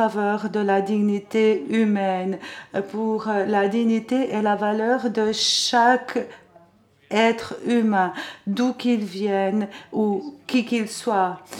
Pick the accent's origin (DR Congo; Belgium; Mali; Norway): Norway; moi je viens de Norvège